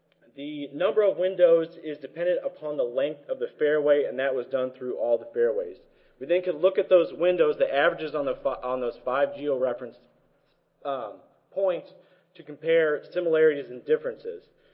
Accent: Pacific Northwest, United States; I am the idiot from the Northwest that is wearing a sweater when it's 90 degrees out

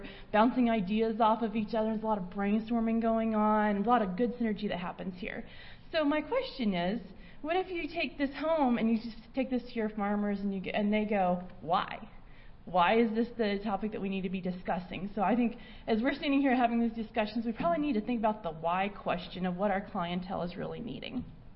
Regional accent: Kansas, United States; I got to Northwest Kansas and I grew up in Northeast where we had twice the amount of rainfall

